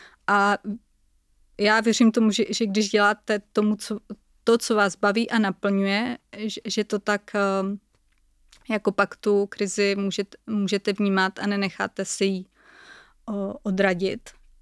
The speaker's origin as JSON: {"language": "Czech", "town": "Brno", "region": "South Moravian Region", "country": "Czechia", "said": "to jsme vlastně neřekli, že jsem Brňačka"}